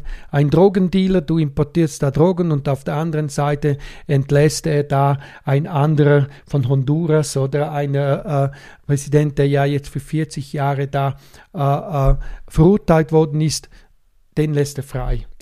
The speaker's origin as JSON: {"language": "German", "country": "Switzerland", "said": "Und das sage ich jetzt als Schweizer."}